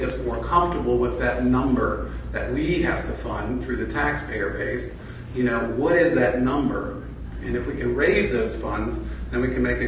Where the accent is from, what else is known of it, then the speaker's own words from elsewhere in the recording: Maryland, United States; now in Hershey, United States; I came from Maryland. I think I talked at the last meeting. Came from Maryland. I paid the same taxes here that I did there. But we love it here in Pennsylvania.